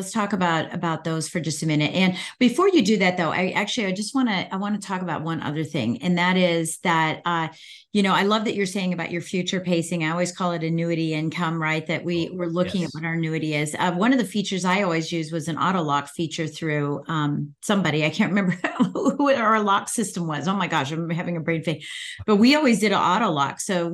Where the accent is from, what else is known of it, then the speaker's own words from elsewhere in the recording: Virginia, United States; And I'm from Virginia. I'm in from Northern Virginia. So I'm outside of DC